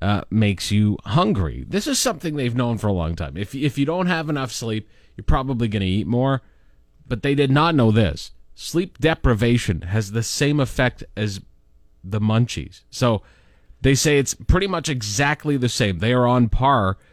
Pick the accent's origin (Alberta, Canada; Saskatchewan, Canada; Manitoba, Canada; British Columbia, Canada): Saskatchewan, Canada; Lanigan; my hometown of Lanigan, Saskatchewan.